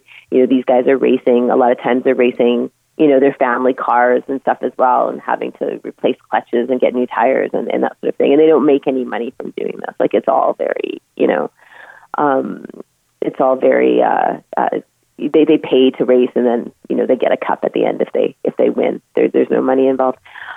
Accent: Grande Prairie, Alberta, Canada; I'm certain that growing up in Grand Prairie, Alberta, if me and my friends went to our fathers and parents and said we want a race car

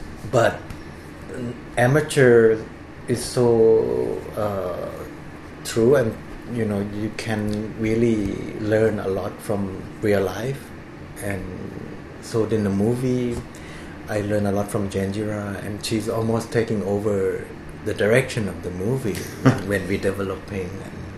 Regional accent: Thailand; Yeah, and Thailand is a big ally, and I remember going to this American place in this, my hometown, and watched King Kong, black and white movie

